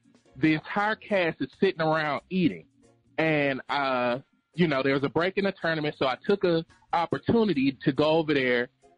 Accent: Texas, United States; All right, so I'm from Third Ward, man. And as a kid growing up in Third Ward watching Walker, Texas Ranger

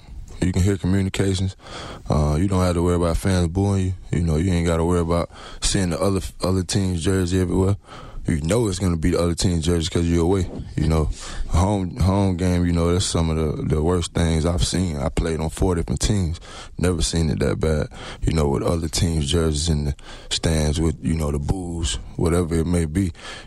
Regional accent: South Carolina, United States; You know, I'm from South Carolina, but, you know, it's the North Carolina Panthers.

